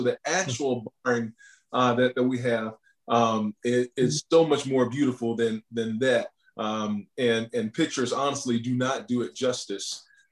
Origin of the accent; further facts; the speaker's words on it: North Carolina, United States; And so me growing up in North Carolina, growing up in the Bible Belt, in church every single Sunday